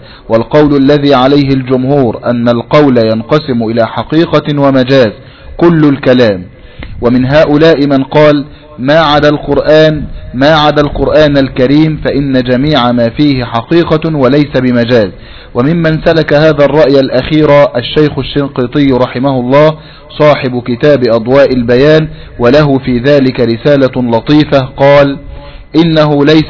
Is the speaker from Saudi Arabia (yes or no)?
yes; Najd, Saudi Arabia; أما عندنا في نجد فالشاة هي الأنثى من الضأن